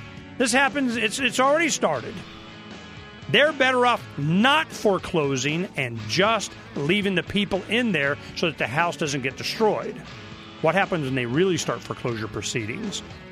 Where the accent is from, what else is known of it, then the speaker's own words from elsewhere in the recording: Dade City, Florida, United States; born there; I was born in Pasco County, Dade City, Florida. It's like 35 miles northeast of Tampa.